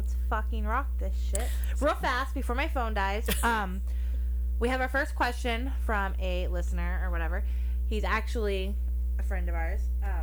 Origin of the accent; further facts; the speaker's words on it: Kentucky, United States; I'm from Kentucky, so that name is totally acceptable up there.